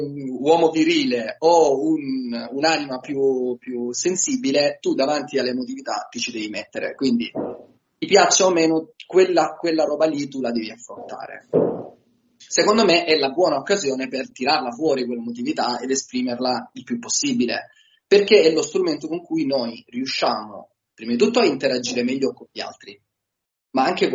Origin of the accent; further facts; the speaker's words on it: Apulia, Italy; che racconta la mia terra di origine, che è il Salento.